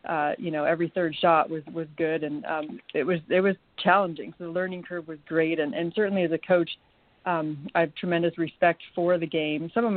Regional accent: Canada; growing up in Canada

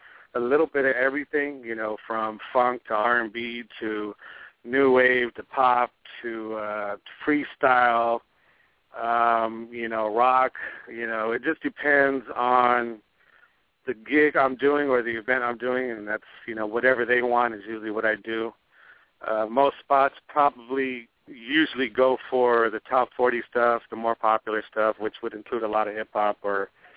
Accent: Long Beach, California, United States; also born or lived in Compton, United States; Well, I'm 36 years old. I grew up in North Long Beach, California. I was born in Compton, California. Grew up in North Long Beach.

